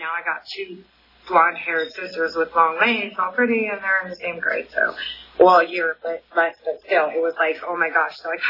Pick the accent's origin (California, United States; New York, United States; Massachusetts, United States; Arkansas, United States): California, United States; Merced; also born or lived in Oceanside; I was born in Oceanside, but when I was around 7, we ended up going to Merced because that's where my parents are originally from.